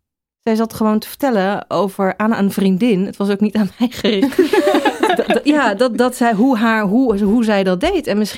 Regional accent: The Hague, South Holland, Netherlands; ik kom uit Den Haag

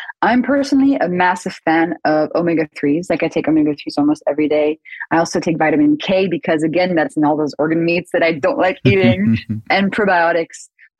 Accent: France; My mom used to force us to eat liver every Thursday. I grew up in France and it was kind of a thing.

